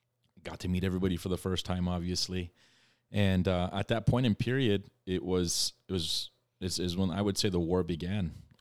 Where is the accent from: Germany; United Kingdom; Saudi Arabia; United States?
Germany; I was born in Germany and came from Germany.